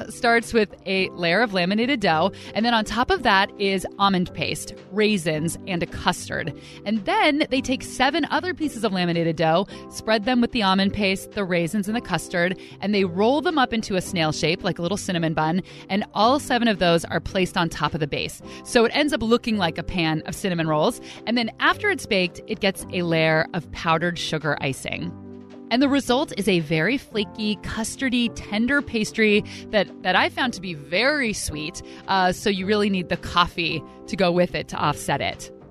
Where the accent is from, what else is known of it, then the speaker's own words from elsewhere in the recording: United States; accent: American; another word I can destroy with my American accent